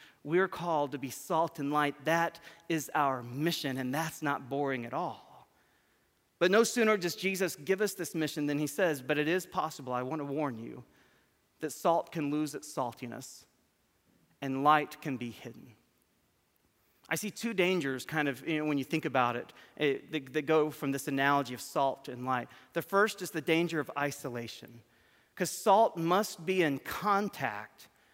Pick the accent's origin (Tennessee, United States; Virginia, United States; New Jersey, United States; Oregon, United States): Tennessee, United States; I grew up near Memphis, so I get totally the context in which he lives.